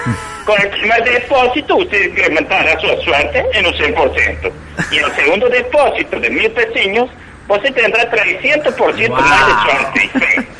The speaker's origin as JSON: {"language": "Spanish", "region": "Santa Catarina", "country": "Brazil", "said": "Pero yo soy brasileiro, de Santa Catarina."}